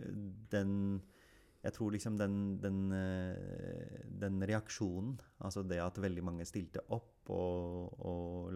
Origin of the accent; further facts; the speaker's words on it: Oslo, Norway; first language Urdu; Norwegian is a second language; jeg er født oppvokst på Bjølsen, og jeg skulle jo begynne på Bjølsen skole, og første skoledag så jo de på skolen at jeg kunne veldig lite norsk.